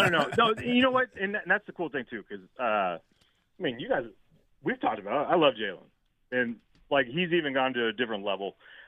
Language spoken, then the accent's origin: English; California, United States; Like, I grew up in the Bay Area. And people are going to be like, oh, why aren't you an Eagles fan now? You live out here.